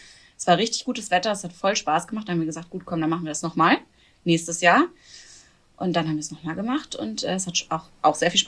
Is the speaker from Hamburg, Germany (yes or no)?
yes; Hamburg, Germany; ich komme aus Hamburg ursprünglich